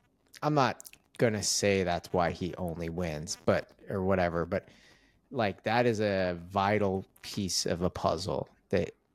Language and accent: English; United States; it's kind of weird as an American just being this like, I mean, not cycling didn't get invented here, but mountain bikes did.